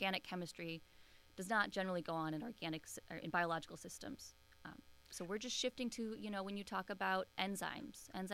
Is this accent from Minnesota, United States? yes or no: yes; Minnesota, United States; Yeah, originally I'm from Minnesota, near the Twin Cities, one of the suburbs there.